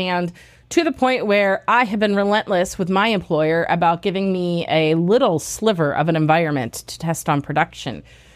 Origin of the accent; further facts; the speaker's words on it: United States; You know, I'm an American, and I butcher European names routinely.